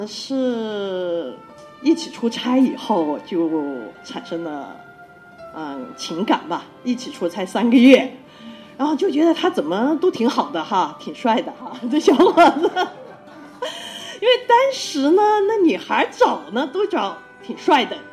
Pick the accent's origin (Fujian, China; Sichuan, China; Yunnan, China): Yunnan, China; 好，大家好，我们是来自云南的